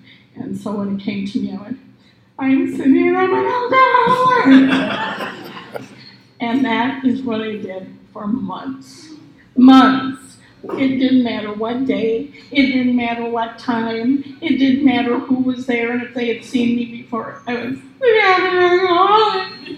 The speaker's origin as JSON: {"language": "English", "country": "Ireland", "said": "I'm Irish. This is dangerous."}